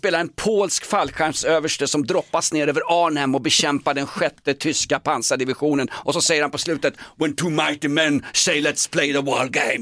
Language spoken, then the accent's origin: Swedish; Stockholm, Stockholm County, Sweden; Bröderna Thedén växte jag upp med i Nälsta i Vällingby